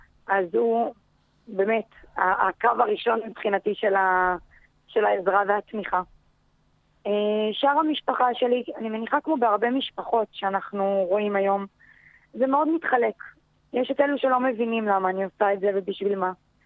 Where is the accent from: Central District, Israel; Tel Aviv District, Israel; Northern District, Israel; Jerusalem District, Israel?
Central District, Israel; Ra'anana; אני רעננית ותיקה, אני גדלתי כאן. עברתי לכאן כשהייתי בכיתה ג' ומאז נשארתי. אחרי הצבא גרתי כמה שנים ברמת גן ובתל אביב, וברגע שאני הקמתי משפחה החלטתי לחזור לרעננה.